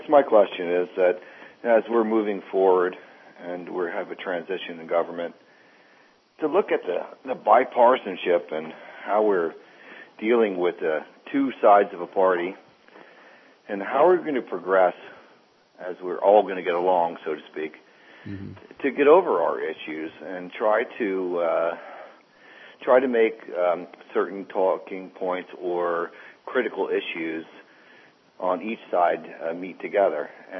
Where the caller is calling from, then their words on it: Hightstown, New Jersey, United States; Hightstown, New Jersey.